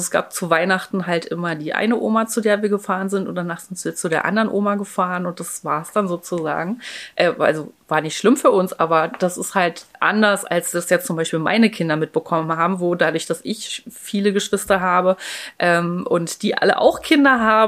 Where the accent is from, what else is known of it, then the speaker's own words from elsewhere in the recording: Berlin, Germany; also born or lived in Halle; Ich komme ja ganz, ganz ursprünglich aus Berlin. Ich bin zwar in Berlin geboren, habe dann ein paar Jahre in Halle gelebt, habe ich nicht mitbekommen, da war ich erst 3 dann, als wir wieder zurückgezogen sind nach Berlin. Meine ganze Familie ist eigentlich aus Berlin